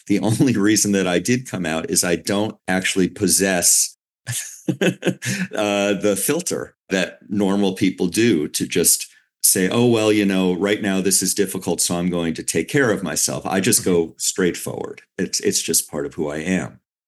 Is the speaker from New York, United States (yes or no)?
yes; New York City, New York, United States; I grew up in New York City.